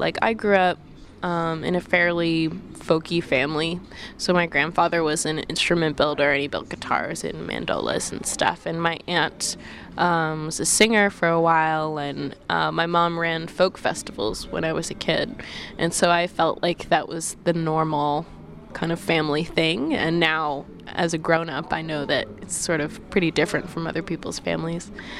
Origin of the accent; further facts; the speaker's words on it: Montreal, Quebec, Canada; moved away as an adult; also born or lived in West Virginia; Well, I moved around a lot as a kid, but I was born in Montreal and mostly raised in Montreal. And after that, I went to West Virginia for 4 years, actually.